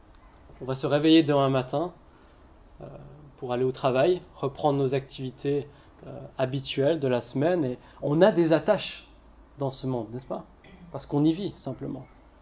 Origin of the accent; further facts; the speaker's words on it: France; born there; c'est parce que je suis né ici, je suis né en France.